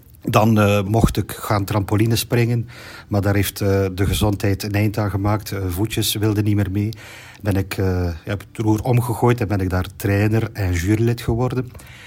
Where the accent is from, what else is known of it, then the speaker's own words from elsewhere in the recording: Ostend, Flanders, Belgium; is een geboren Oostendenaar. 50 jaar lang al ben ik volbloed Oostendenaar, hier nooit weg geweest. Meestal in het centrum gewoond, dus een jaar of 10 op Raverszijde, maar altijd wel op het grondgebied gebleven.